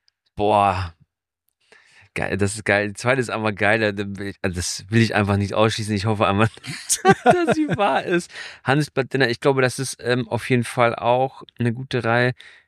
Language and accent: German; Hanover, Lower Saxony, Germany; ich komme aus Hannover